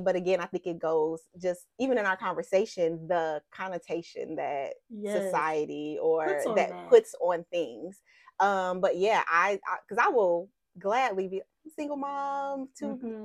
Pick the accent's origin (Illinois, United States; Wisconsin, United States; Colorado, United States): Illinois, United States; Chicago; now in Georgia, United States; I'm from Chicago. My mom's family migrated there from Louisiana. My dad's family from Mississippi. They met in Chicago. But I've been a Georgia Peach since high school.